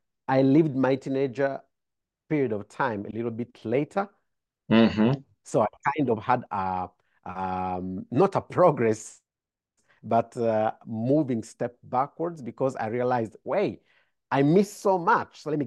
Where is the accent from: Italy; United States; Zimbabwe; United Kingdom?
Italy; English is a second language; Now, growing up in Italy, Italy has a mindset of saving.